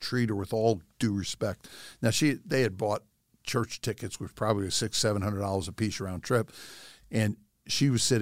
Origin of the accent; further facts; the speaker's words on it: South River, New Jersey, United States; Right. I grew up in South River, New Jersey.